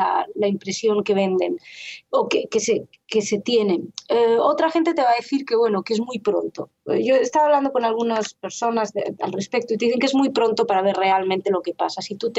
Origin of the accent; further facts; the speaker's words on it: Madrid, Community of Madrid, Spain; moved away as an adult; cuando llegué aquí, yo vengo de Madrid, cuando llegué aquí hace 6 años, 5 años